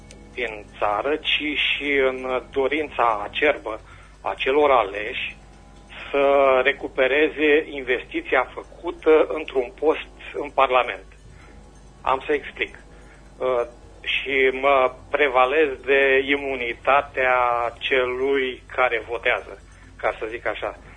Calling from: Reșița, Caraș-Severin, Romania; din Reșița.

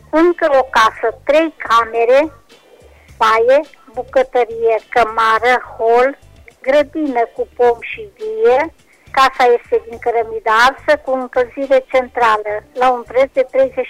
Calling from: Reșița, Caraș-Severin, Romania; din Reșița și am câteva anunțuri de făcut.

